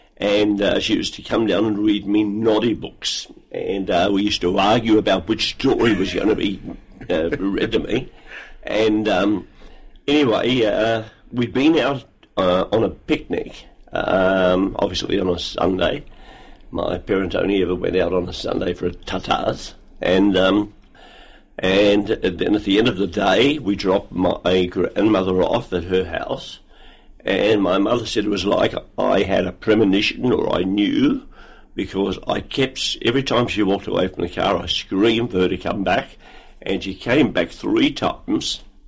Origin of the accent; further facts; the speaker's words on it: St Kilda, Victoria, Australia; I was born at the Women's Hospital in Carlton, and I came home to a little street in St Kilda, in Faulkner Street, at 51, number 51, and that was a place of many memories.